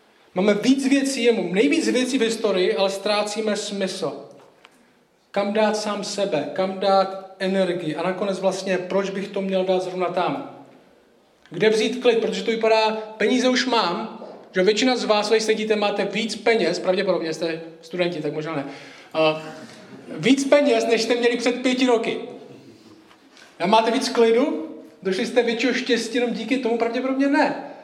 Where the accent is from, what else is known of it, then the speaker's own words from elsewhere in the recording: Šumperk, Olomouc Region, Czechia; jsem ze Šumperka, jak Tomáš říká, Šumperk je na severu Moravy, velmi ateistická země tam, sekulární. Já jsem uvěřil, když mi bylo 19 let